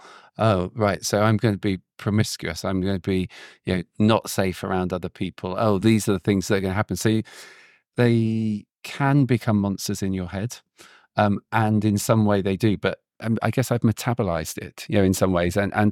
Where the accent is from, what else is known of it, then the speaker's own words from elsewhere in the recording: South West England, United Kingdom; And we grew up in Cornwall, very small village.